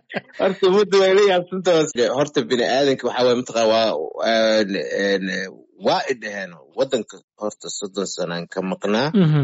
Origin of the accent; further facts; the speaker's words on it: Mogadishu, Banadir, Somalia; xamar aniga meesha aan ku dhashay oon ku soo koray oon ku weynaaday oon ku caqliyeystay oon ku guursaday oon ku guryaystay